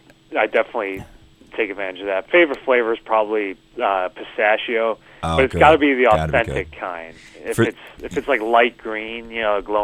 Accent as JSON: {"language": "English", "town": "Winnetka", "region": "Illinois", "country": "United States", "said": "I'm from Winnetka. I went to New Trier High School, went to college out in Washington, D.C."}